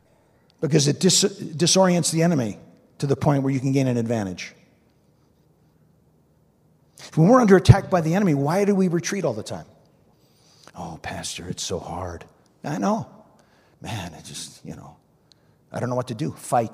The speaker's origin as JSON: {"language": "English", "region": "New Jersey", "country": "United States", "said": "Yeah, I'm from New Jersey. That's fair game."}